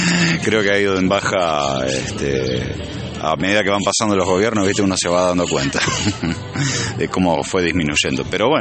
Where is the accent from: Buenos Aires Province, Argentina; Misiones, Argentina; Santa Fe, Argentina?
Santa Fe, Argentina; Rosario; now in Río Cuarto, Argentina; Yo vengo de Rosario y eso lo empecé a hacer allá. Y hace 8 años que estoy acá en Río Cuarto